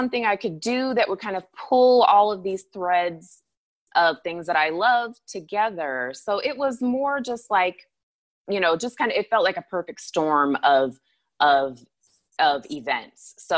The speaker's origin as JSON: {"language": "English", "town": "Anchorage", "region": "Alaska", "country": "United States", "tie": "born or raised there", "said": "So, Anchorage is beautiful, and I, you know, that's my hometown, and I still have family there, and that's great."}